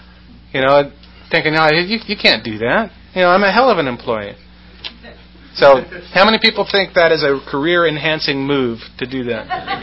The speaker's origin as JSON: {"language": "English", "region": "California", "country": "United States", "tie": "born or raised there", "said": "I grew up in Humboldt County, a couple hundred miles north of here."}